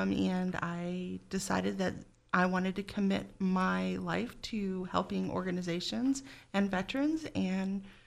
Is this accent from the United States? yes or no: yes; Missoula, Montana, United States; Well, I'm actually from Montana. I grew up in Missoula, and I met my husband and moved up to the Flathead Valley about 6 years ago.